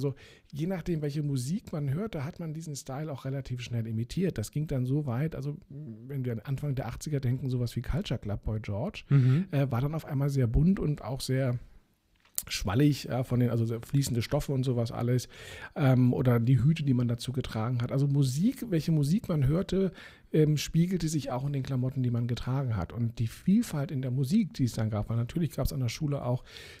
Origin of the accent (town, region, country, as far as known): Berlin, Germany; born or raised there